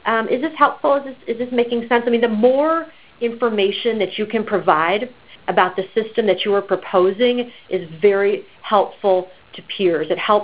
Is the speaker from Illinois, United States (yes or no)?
yes; Illinois, United States; Well, hello, I'm from Illinois as well, so it's nice to get a question from our friends and colleagues in Illinois.